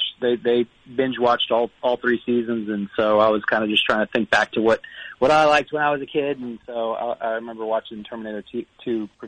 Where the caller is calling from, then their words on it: Texas, United States; Calling from Texas.